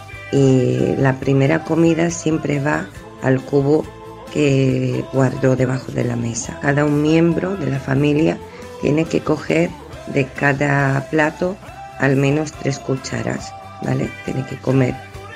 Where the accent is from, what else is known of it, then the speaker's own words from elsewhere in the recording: Poloma, Prešov Region, Slovakia; Spanish is a second language; En mi pueblo, Poloma, en Eslovaquia, como os he dicho, para la Nochebuena preparamos 12 platos.